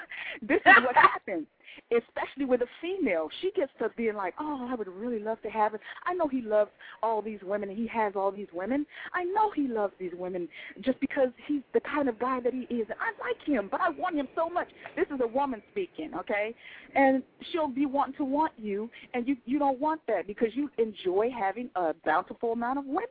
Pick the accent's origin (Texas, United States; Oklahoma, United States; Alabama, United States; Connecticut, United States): Texas, United States; born there; Nope, I was born in Texas.